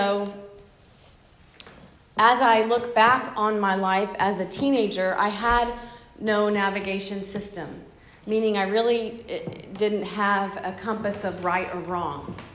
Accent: Texas, United States; You know, I grew up in South Texas in a family of community leaders.

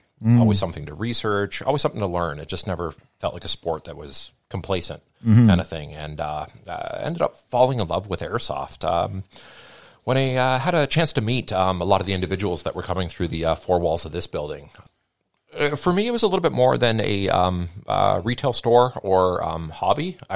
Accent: Barrie, Ontario, Canada; I'm a transplant from Barrie, actually, as funny as Simon mentioned. Yeah, I'm from up north.

